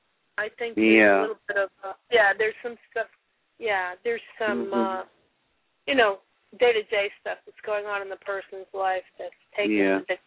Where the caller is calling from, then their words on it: Connecticut, United States; Oh, hello. … I'm calling from Connecticut.